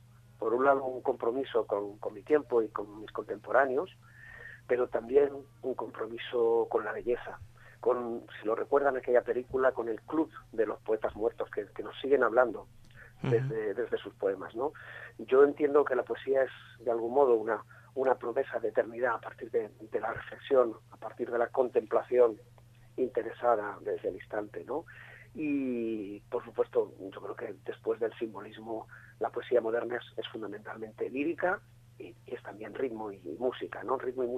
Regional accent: Extremadura, Spain; Yo provengo de la Extremadura rural. Nací en Cáceres, me crié en pueblos pequeñitos y junto a mi madre, que era maestra de escuela rural, y amo la naturaleza y la luz de aquella tierra

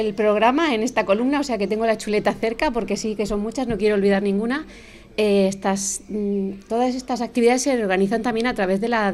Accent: Murcia, Region of Murcia, Spain; now in Valencia, Spain; como aquí se dice en Valencia, perdonad por el acento, que yo soy de Murcia

